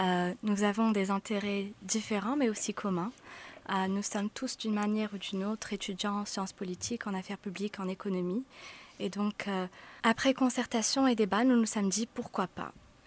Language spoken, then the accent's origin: French; Morocco; now in United States; 21 ans et je suis étudiante en master à Virginia Tech aux États-Unis. Sofiane, moi, Mariam, Bassam, nous sommes 5 étudiants marocains